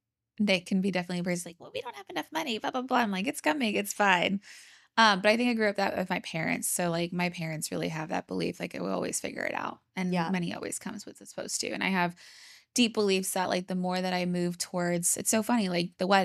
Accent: California, United States; And I was like, I never even thought about money when I grew up in California.

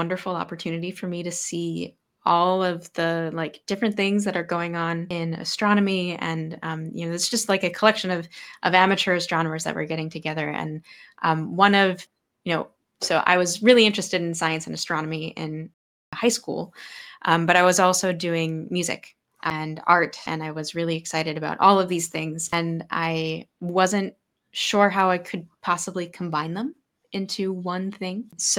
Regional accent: New Jersey, United States; And so I am from New Jersey. I grew up loving astronomy.

